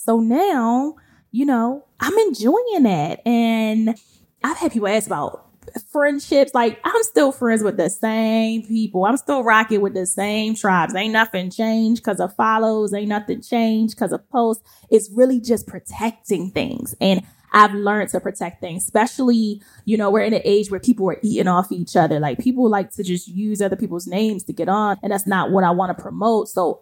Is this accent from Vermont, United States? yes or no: no; Baltimore, Maryland, United States; So I'm from Baltimore City, east side till I die. Okay. Boom, period. So I'm from Baltimore, and the East Coast is completely different from the West Coast.